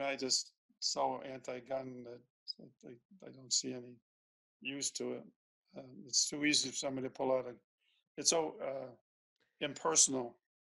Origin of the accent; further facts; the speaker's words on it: Buffalo, New York, United States; I'm coming from Buffalo. It's right on the Canadian border.